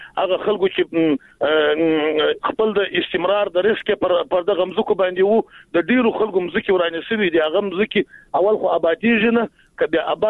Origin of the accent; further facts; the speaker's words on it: Jowzjan, Afghanistan; موږ خو د جوزجان د ولایت یو